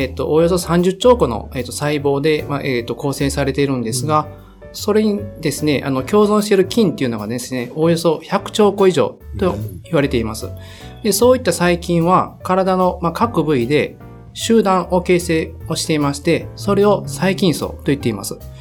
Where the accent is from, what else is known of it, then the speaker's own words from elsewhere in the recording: Kansai, Japan; 私は、関西出身で、